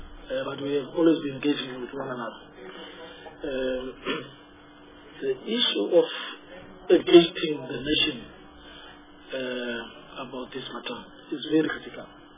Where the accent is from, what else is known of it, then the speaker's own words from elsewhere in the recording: Eastern Cape, South Africa; because I'm coming from the Eastern Cape, from the Western side, Metro and Sarah Bartman region.